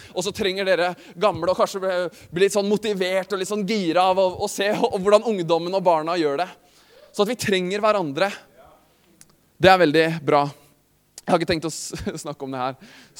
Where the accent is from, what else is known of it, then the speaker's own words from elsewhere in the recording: Øyer, Innlandet, Norway; Jeg er fra Øyer.